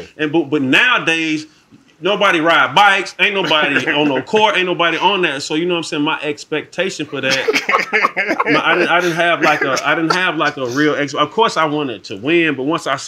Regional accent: College Park, Georgia, United States; You know what I'm saying? I'm from College Park.

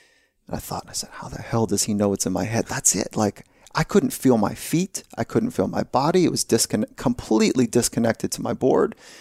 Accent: California, United States; I grew up here in California and my first sport was surfing.

